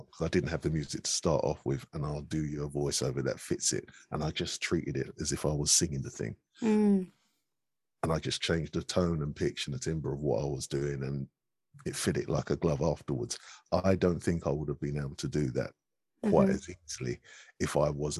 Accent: London, United Kingdom; accent: South London; I don't, because it's just my accent, it's what I've always had. So I don't hear it. Other people hear it. But then I don't know, if somebody asks for a South London accent, then I'm just going to talk at the end of the day.

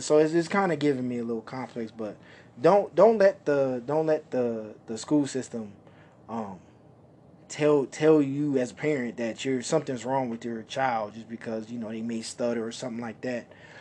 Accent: Detroit, Michigan, United States; I'm originally from Detroit. Women in Detroit don't necessarily have an accent, right?

